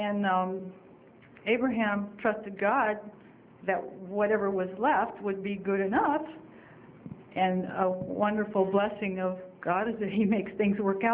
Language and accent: English; Texas, United States; from Texas. I'm visiting you.